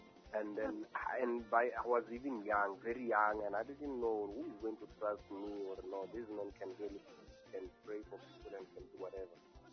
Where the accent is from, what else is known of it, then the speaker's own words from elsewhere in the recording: Bulawayo, Zimbabwe; I was born and bred in Bulawayo in a village called Awane. That's where I was born.